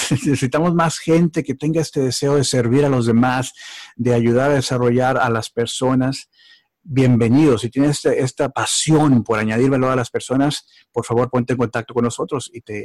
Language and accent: Spanish; Mexico; born there; Y pues estoy contentísimo porque, pues nuevamente le digo, es mi país natal.